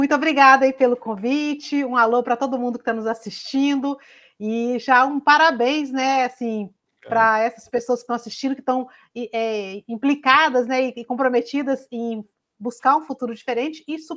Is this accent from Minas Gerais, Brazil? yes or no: yes; Belo Horizonte, Minas Gerais, Brazil; now in Campinas, Brazil; Belo Horizonte, de onde eu vim, né, nasci e cresci em Belo Horizonte, e também Campinas, de onde eu falo aqui neste episódio.